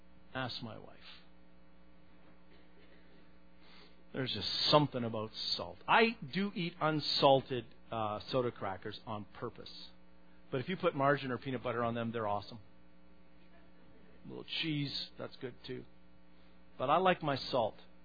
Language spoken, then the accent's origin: English; Ontario, Canada; We're both from Northern Ontario